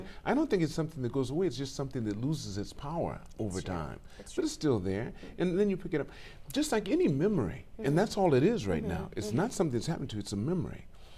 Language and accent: English; California, United States; I'm from California, so I spoke different.